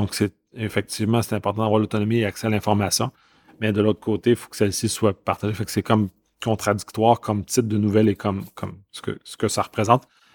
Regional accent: Canada; Puis en tant que Canadien, bien, ça m'intéresse

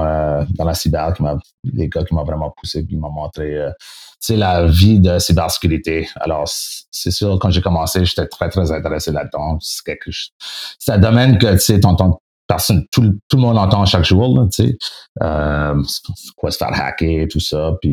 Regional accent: Canada; accent: Acadian; Excusez mon acadien, mon français anglais.

